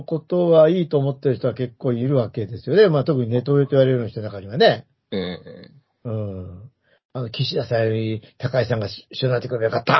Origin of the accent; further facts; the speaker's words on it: Kansai, Japan; accent: Kansai dialect; 私、実はいつも関西弁話してますけど